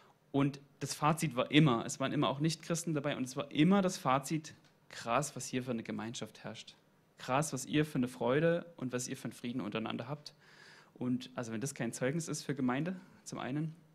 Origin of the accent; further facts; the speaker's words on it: Dresden, Saxony, Germany; Vielleicht vorab, ich komme aus Dresden. Man hört es vielleicht am Dialekt ein bisschen. Und ich bin nicht immer gläubig gewesen. Ich bin in einem nichtchristlichen Elternhaus groß geworden.